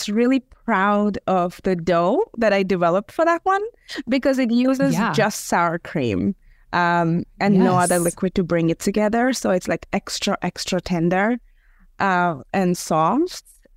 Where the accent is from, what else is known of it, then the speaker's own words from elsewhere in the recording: India; I'm Indian, but my husband is Serbian.